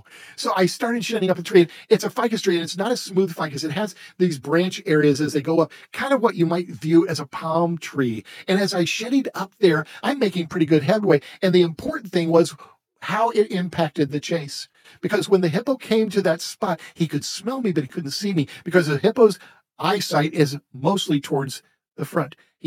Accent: Carmel, United States; When I was growing up in Carmel, we had 4 trees in our backyard.

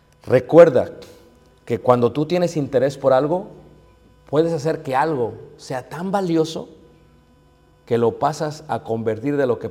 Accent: El Salvador; imagínate aplicar a Estados Unidos como salvadoreña por asilo político

